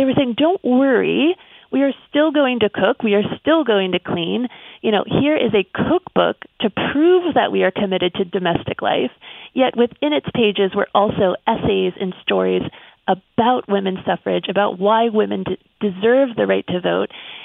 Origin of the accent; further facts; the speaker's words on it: Pittsburgh, Pennsylvania, United States; And she's had a strong presence in my hometown of Pittsburgh.